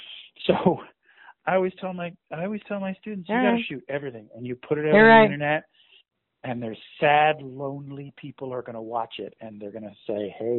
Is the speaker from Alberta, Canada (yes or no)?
no; Ontario, Canada; now in United States; Because, okay, I say I'm from Toronto. I'm not from Toronto. I'm from a little town 45 minutes north of Toronto. It's just easier to say I'm in Toronto.